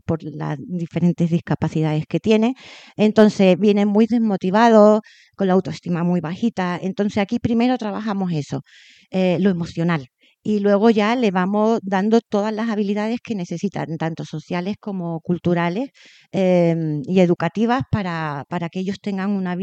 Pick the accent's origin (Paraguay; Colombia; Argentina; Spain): Spain; Isla Cristina, Andalusia; now in La Granja, Spain; De Huelva, de Isla Cristina.